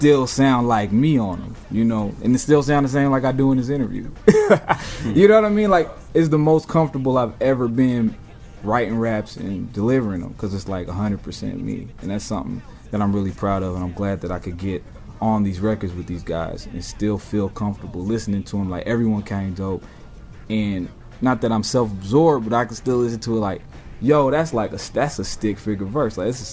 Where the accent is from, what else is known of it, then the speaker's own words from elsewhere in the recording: Topeka, Kansas, United States; Topeka at the time is not, I mean, Topeka is still not no place to be running around telling, oh, I'm from Topeka. I rap about Topeka.